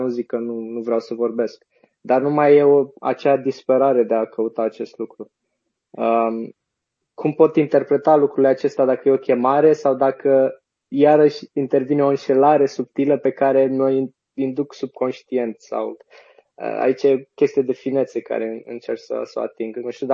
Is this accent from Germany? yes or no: yes; Weimar, Thuringia, Germany; sunt din Weimar, acum sunt în Weimar, în Germania